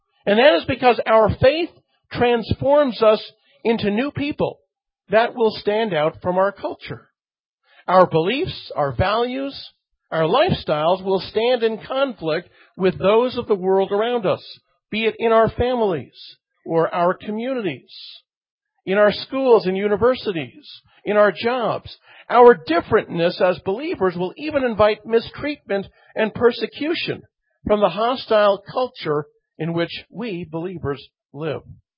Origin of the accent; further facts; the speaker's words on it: Montreal, Quebec, Canada; so I'm from Montreal, Quebec, Canada.